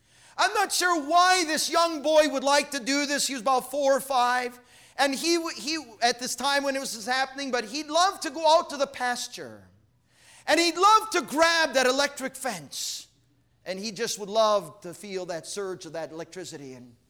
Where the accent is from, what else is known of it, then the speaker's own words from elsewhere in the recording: Wakefield, Michigan, United States; I'm from Wakefield, Michigan, in the Upper Peninsula of Michigan. Nobody farms up there. Too far up north, too cold, the winters are too long.